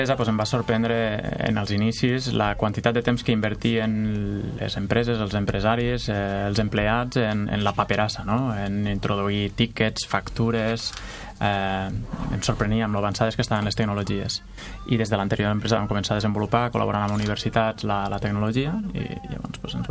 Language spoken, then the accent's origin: Catalan; Catalonia, Spain; l'equip que vam crear l'empresa Som de les Terres de l'Ebre